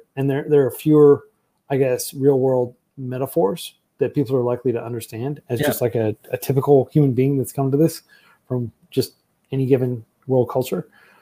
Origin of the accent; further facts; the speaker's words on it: United States; like me growing up in the US